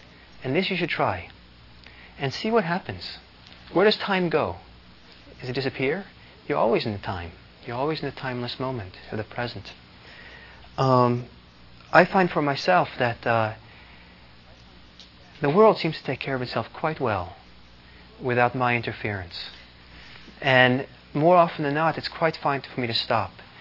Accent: Italy; I remember growing up in Italy, the difficulty, the kind of infuriation at 1:30, everything being closed.

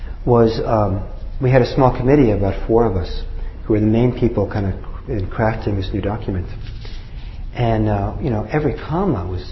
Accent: Norway; English is a second language; I'm from Norway originally, and when I was back in Norway

